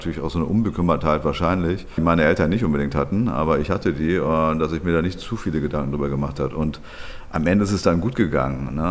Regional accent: Mettmann, North Rhine-Westphalia, Germany; Also ich bin groß geworden in Mettmann, was eine halbe Stunde mit dem Bus oder dem Auto von Düsseldorf entfernt ist.

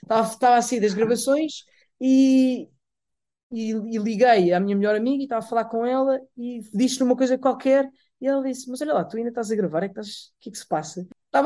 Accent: Portugal; Sendo que eu sou português, eu não falo árabe. Eu nunca falei árabe

